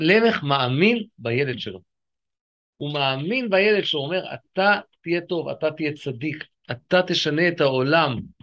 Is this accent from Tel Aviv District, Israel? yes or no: yes; Tel Aviv, Tel Aviv District, Israel; לא, אני תל אביב, גורדון פינה דיזינגוף, שם גדלתי.